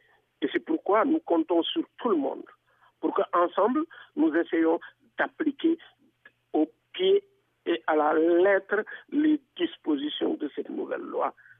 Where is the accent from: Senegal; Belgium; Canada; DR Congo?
Senegal; nous sommes des Sénégalais. Nous travaillons au Sénégal et nous mènerons la campagne ici au Sénégal